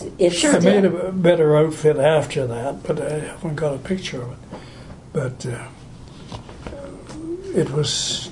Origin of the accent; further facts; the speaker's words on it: Tiny Township, Ontario, Canada; also born or lived in Chesley; We farmed in Simcoe County, in Tiny Township.